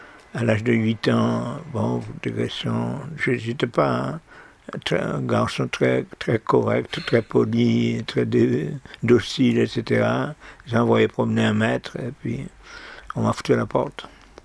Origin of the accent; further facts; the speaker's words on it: Sainte-Luce, Martinique, France; Je suis né à Fort-de-France.